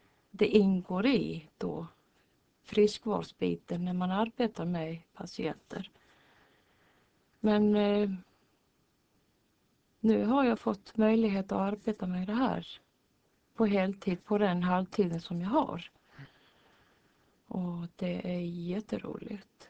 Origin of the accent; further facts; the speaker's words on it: Reykjavik, Capital Region, Iceland; Ja, förutsättningarna finns i alla fall eftersom jag är född och uppväxt i Reykjavik.